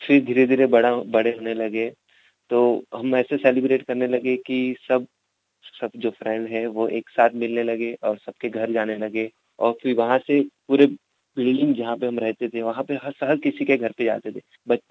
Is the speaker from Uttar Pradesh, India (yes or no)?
no; Mumbai, Maharashtra, India; also born or lived in Gujarat; now in Australia; University of Wollongong से बोल रहा हूँ। मैं इंडिया में मुंबई से हूँ, वहाँ पे ही पला बड़ा हूँ, पर बेसिकली मैं गुजरात से हूँ